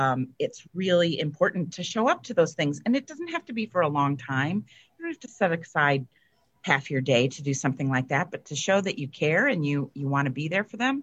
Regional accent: Maumee, Ohio, United States; Yeah, he's from Waterville. I'm from Maumee.

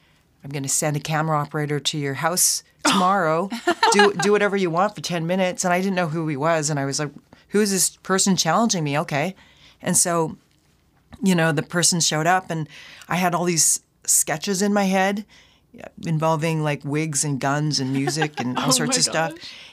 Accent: Vancouver, British Columbia, Canada; So as a kid growing up in Vancouver, I used to do a lot of experiments.

